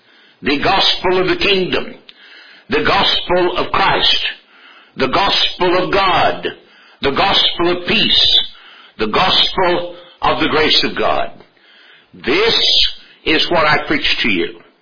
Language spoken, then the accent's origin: English; the South, United States; accent: Southern; Just in case you can't tell it by my accent, and I haven't given it away in conversation, which I hope I have in both cases, I'm not only an American, I am a Southern American.